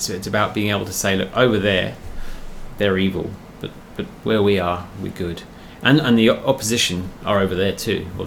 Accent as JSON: {"language": "English", "region": "England", "country": "United Kingdom", "said": "I come from England and I spent all my childhood pretty much under Maggie Thatcher"}